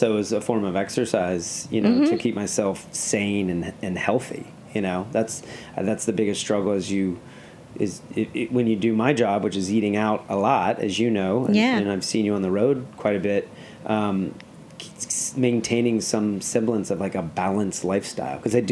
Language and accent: English; Atlanta, Georgia, United States; Yeah, so I'm from Atlanta, Georgia. I was raised there